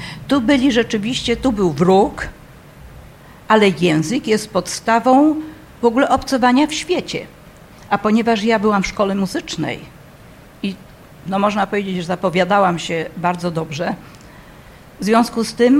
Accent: Elbląg, Warmian-Masurian Voivodeship, Poland; born there; ja się urodziłam w Elblągu w 50 roku.

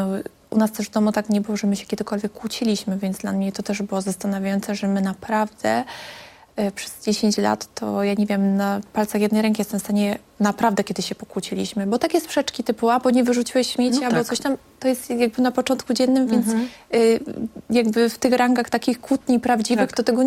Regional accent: Siemianowice Śląskie, Silesian Voivodeship, Poland; now in Warsaw, Poland; już zostałam tutaj w Warszawie, bo też wiedziałam, że większe możliwości będę miała tutaj w Warszawie niż zostać u siebie w Siemianowicach Śląskich. No i zostałam u siebie w Warszawie.

